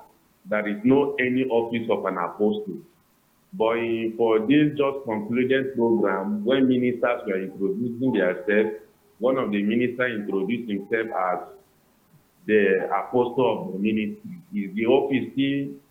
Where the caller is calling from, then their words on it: Kaduna, Kaduna State, Nigeria; I'm calling from Kaduna.